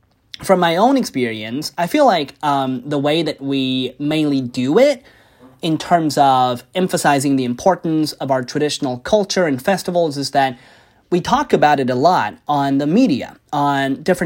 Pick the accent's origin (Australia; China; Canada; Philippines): China; English is a second language; I can't really speak on behalf of people from other countries, but I'm from China.